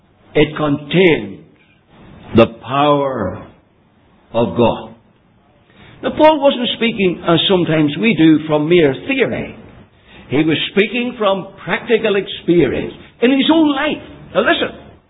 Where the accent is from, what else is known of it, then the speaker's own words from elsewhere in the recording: Banbridge, Northern Ireland, United Kingdom; in that town where I was brought up in Banbridge, 25 miles south of Belfast on the main Dublin line